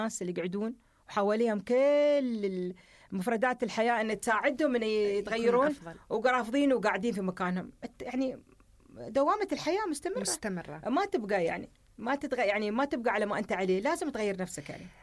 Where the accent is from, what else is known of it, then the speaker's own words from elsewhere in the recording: United Arab Emirates; إماراتية يعني أتكلم عن مجتمعي